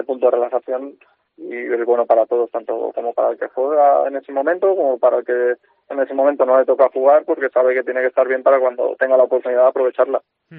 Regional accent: Carcaixent, Valencian Community, Spain; Nosotros somos de Carcaixent, un pueblo de Valencia, y lo tenemos allí, sí.

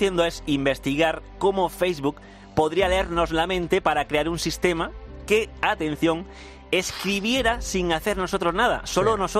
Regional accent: Alavia, Andalusia, Spain; Que son de Alavia, de mi pueblo almeriense.

